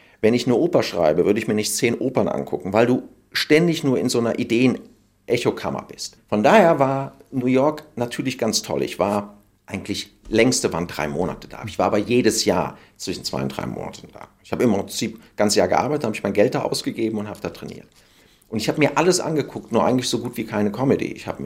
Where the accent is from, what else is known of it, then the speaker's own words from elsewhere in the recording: Koblenz, Rhineland-Palatinate, Germany; now in Cologne, Germany; Ich komme aus Koblenz, wir hatten nichts.